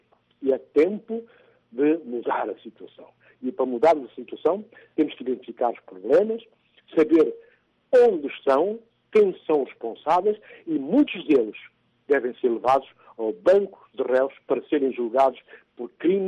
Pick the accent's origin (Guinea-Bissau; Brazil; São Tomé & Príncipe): Guinea-Bissau; Nós continuamos a ter, por exemplo, na Guiné-Bissau, na minha terra, situações dramáticas na área da saúde.